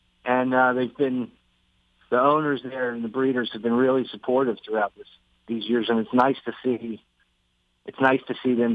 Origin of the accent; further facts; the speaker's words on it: Maryland, United States; I mean, I grew up in Maryland.